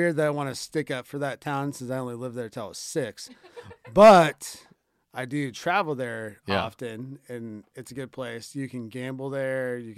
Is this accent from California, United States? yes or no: yes; California, United States; Well, as a Californian, I would just say those people came from Nevada.